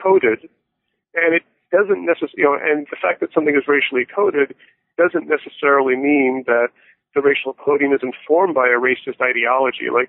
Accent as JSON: {"language": "English", "region": "Florida", "country": "United States", "tie": "born or raised there", "also_born_or_lived": "Toronto, Canada / England / Bahamas", "said": "my family moved all over the place when I was young. I was born in Toronto and moved to England and Bahamas, and I grew up in South Florida. I'm the sort of person who doesn't have a real hometown per se"}